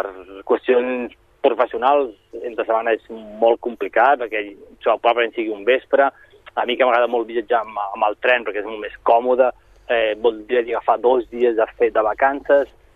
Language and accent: Catalan; Sabadell, Catalonia, Spain; home, soc de Sabadell, he vingut a veure el partit però l'han suspès